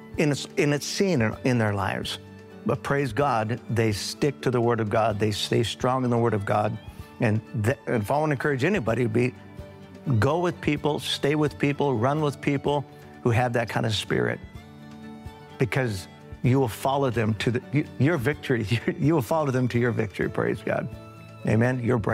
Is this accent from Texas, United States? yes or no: no; Sioux Falls, South Dakota, United States; I am from Sioux Falls, South Dakota.